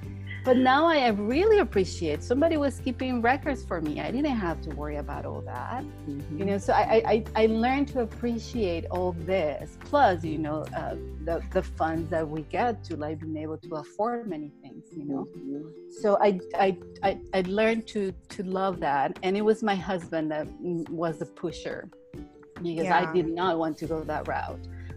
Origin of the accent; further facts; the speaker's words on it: Mexico City, Mexico; I was born and raised in Mexico City.